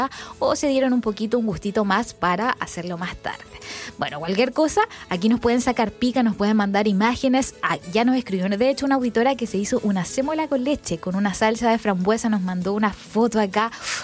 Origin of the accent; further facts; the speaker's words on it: Chile; decirles que vamos a salir adelante, como siempre, como los chilenos lo sabemos hacer.